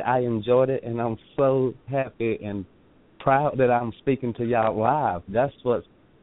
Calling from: Carrollton, Georgia, United States; I'm calling from Carrollton, Georgia.

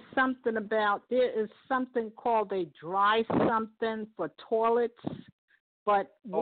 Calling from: New Jersey, United States; I'm calling from New Jersey. I'm transferring from mosque number 24 to mosque number 25 in Newark.

